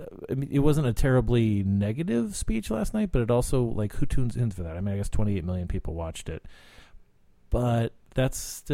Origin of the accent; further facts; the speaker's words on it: Cottonwood, Arizona, United States; now in Washington, United States; being sort of an elite Washington journalist, even though I'm from Cottonwood, Arizona, I think I'm tainted now.